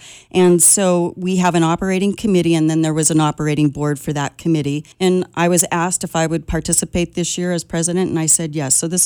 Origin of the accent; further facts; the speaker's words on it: Butte, Montana, United States; also born or lived in Dillon; I was born in Dillon, raised in Butte. He was born and raised in Missoula. We're fourth generation Montanans.